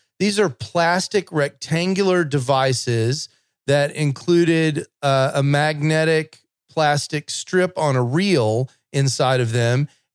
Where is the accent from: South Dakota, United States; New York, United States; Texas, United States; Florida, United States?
Texas, United States; And I grew up in Texas, and so you had to worry about not melting the tape.